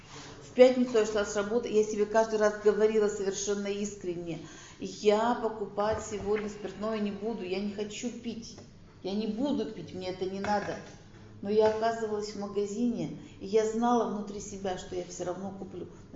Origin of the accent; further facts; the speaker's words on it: Arkhangelsk, Arkhangelsk Oblast, Russia; Я приехала из Архангельска.